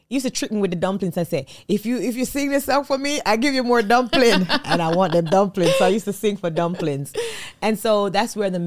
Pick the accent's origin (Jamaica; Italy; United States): Jamaica; Old Brayton; Growing up in Jamaica, oh my God, that's always such a hard question because it's so widely spread.